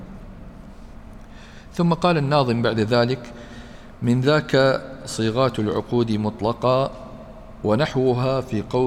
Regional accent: United Arab Emirates; يعني مثلا عندنا في الإمارات

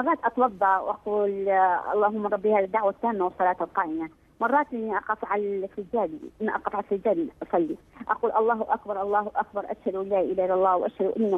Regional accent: Iraq; من العراق.

